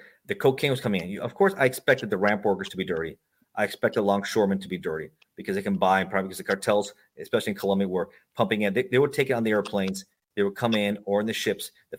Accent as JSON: {"language": "English", "town": "Miami", "region": "Florida", "country": "United States", "tie": "born or raised there", "also_born_or_lived": "Los Angeles", "said": "And I was born in Los Angeles, raised in Miami, very Cuban, very bilingual, a lot of Spanish. And I knew Spanish. I knew the Latin American culture."}